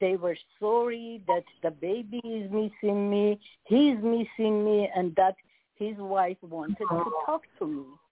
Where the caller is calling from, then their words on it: Las Vegas, Nevada, United States; actually, I'm calling from Las Vegas.